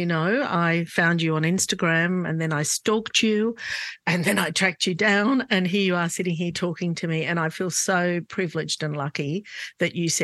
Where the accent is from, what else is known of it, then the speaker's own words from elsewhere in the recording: Glebe, New South Wales, Australia; we grew up in Glebe, and lots of, you know, housing commission houses and homes, but very few migrants.